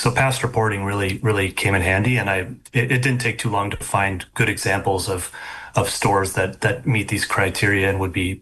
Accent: Chisholm, Minnesota, United States; What surprised me was growing up in Chisholm is about 4,000 to 5,000 people. So it's a small town, but you realize by going to some of these other communities how big Chisholm is compared to them.

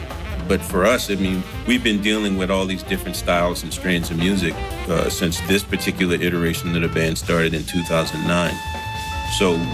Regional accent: New Orleans, Louisiana, United States; I grew up in New Orleans and grew up singing songs and clanging pencils on a fence, singing

